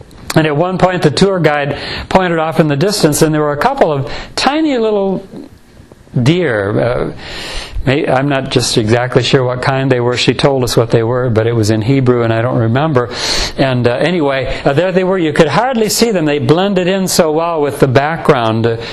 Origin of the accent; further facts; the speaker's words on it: Michigan, United States; I was coming from the Great Lakes area, and Michigan, of course, one of its most valuable assets is all the water that we have, all the shorelines, all the lakes and that sort of thing.